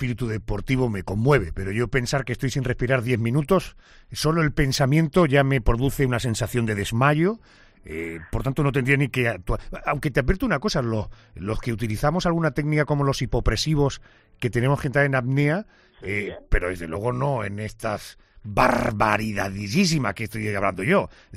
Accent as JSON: {"language": "Spanish", "region": "Andalusia", "country": "Spain", "said": "No soy un andaluz típico que tenga una gracia natural."}